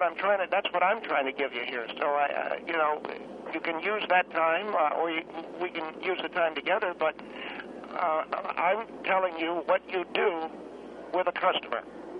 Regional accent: California, United States; I come from California, and Phil Henry comes from California

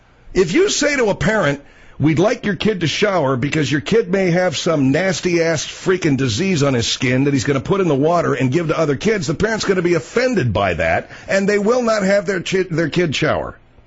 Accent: Arcadia, California, United States; I mean, I grew up in Arcadia, California, and we had a huge public pool in the summertime.

